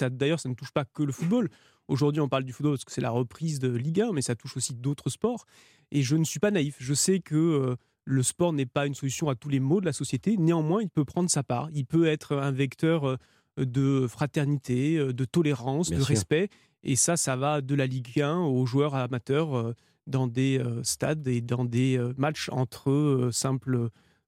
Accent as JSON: {"language": "French", "region": "Southwest France", "country": "France", "said": "Moi, je suis originaire du Sud-Ouest."}